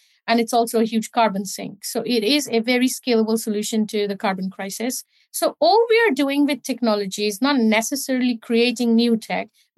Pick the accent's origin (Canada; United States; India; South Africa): India; now in United Kingdom; I grew up in East India.